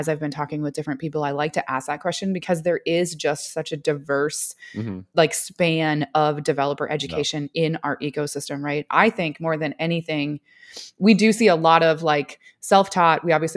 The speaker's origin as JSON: {"language": "English", "region": "Minnesota", "country": "United States", "lives_now": "Texas, United States", "said": "So I'm originally from Minnesota. I live in Texas now."}